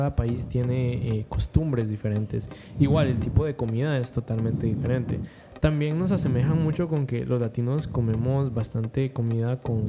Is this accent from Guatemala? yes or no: yes; Guatemala; now in United States; soy de Guatemala, te dicen como, oh, pero no pareces de Guatemala